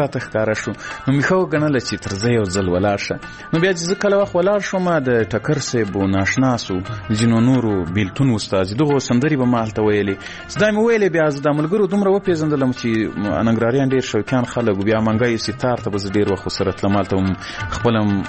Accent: Ghazni, Afghanistan; ځکه زه له غزنی څخه یو دوه درې کسان وو

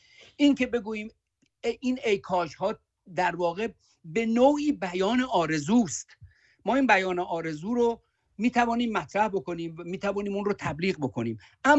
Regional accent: Tehran, Tehran Province, Iran; من در منطقه سرا اکبرآباد در جنوب غربی تهران بزرگ شدم، بزرگ شده اونجا هم هستم.

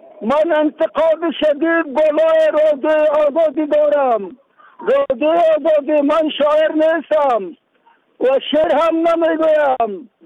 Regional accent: Afghanistan; من از افغانستان هستم.

